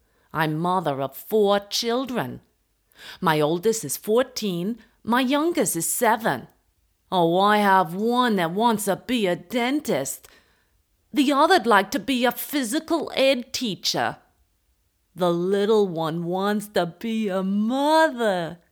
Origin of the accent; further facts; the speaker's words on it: Brooklyn, New York, United States; I come from New York. I'm born here in Brooklyn.